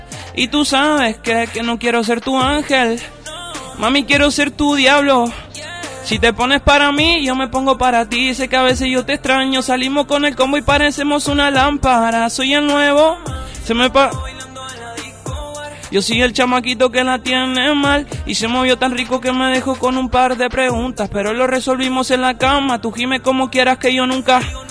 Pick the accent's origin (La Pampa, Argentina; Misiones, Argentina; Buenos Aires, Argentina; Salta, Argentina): La Pampa, Argentina; General Pico; Entonces, como yo me veía, yo soy de La Pampa, ¿viste?